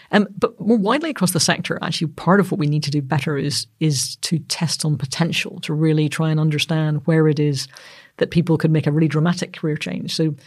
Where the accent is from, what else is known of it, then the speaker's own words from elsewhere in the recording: Northern Ireland, United Kingdom; because I'm Northern Irish